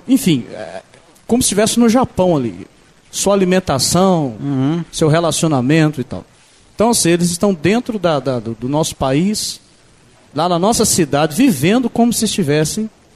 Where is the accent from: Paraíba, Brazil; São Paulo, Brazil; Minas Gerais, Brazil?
Minas Gerais, Brazil; Ipatinga; Lá na minha cidade, Patinga, Minas Gerais